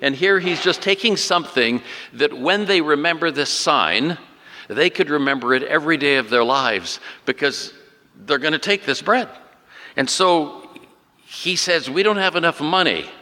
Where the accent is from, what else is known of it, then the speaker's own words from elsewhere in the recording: Oakland, California, United States; I grew up in part near the ocean. I grew up in Oakland, California.